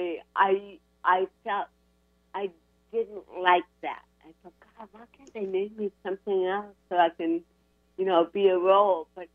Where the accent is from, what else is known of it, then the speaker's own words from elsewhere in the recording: Buffalo, New York, United States; born there; Well, yeah, I was born in Buffalo, and my mom especially knew that there was something not right about me.